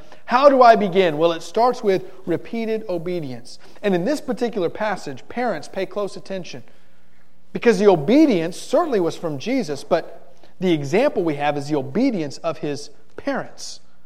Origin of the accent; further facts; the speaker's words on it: Homestead, Florida, United States; And growing up in Homestead, Florida, the game was up in Miami